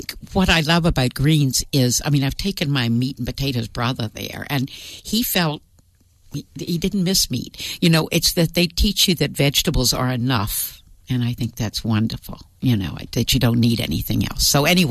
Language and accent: English; the South, United States; Well, I'll start with the story then, because I'm from the South